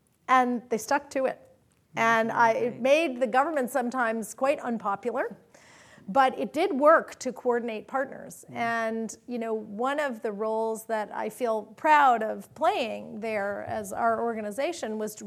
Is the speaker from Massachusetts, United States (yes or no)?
yes; Boston, Massachusetts, United States; now in San Francisco, United States; even here in San Francisco, I'm from Boston. I don't share your culture, right?